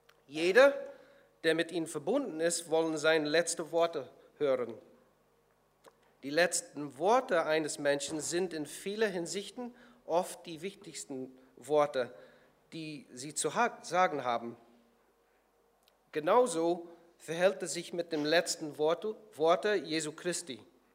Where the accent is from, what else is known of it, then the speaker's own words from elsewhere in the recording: Northern Ireland, United Kingdom; German is a second language; now in Detmold, Germany; Ihr werdet das bestimmt schnell merken von meinem Deutsch, dass ich nicht ein Deutscher bin. Ich komme aus Nordirland. Ich arbeite hier in Detmold